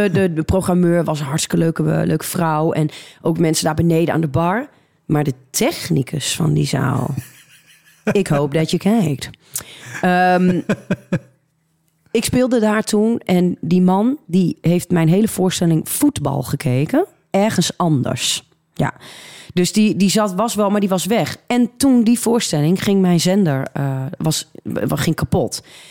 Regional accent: Emmen, Drenthe, Netherlands; Ik kom uit Emmen.

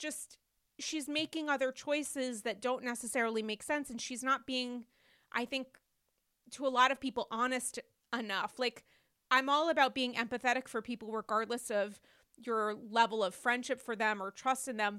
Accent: New England, United States; I'm from New England. Nothing gets me more content, shall we say, than a strong Boston accent.

